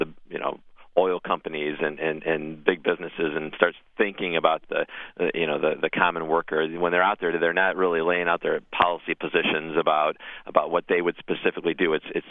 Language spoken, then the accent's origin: English; Gary, Indiana, United States; I grew up in Gary, actually, in and around Gary.